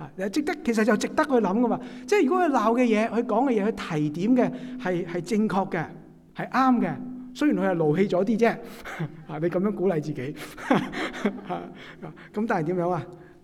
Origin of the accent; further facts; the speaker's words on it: China; 我們中國人都是這樣說的